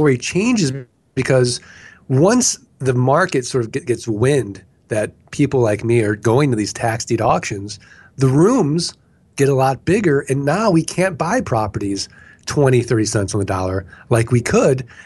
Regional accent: St. Louis, Missouri, United States; So I'm from St. Louis, I'm from the Show Me State, Missouri

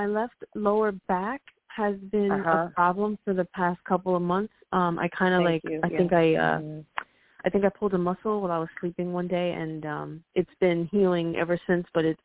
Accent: New York, United States; I'm from Westchester, yes.

